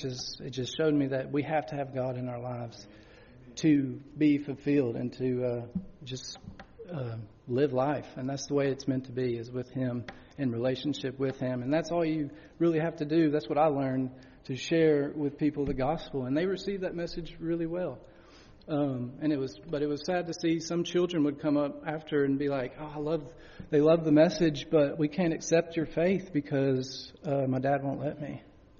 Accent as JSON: {"language": "English", "town": "Nashville", "region": "Tennessee", "country": "United States", "said": "I was from Nashville. I was living in Nashville."}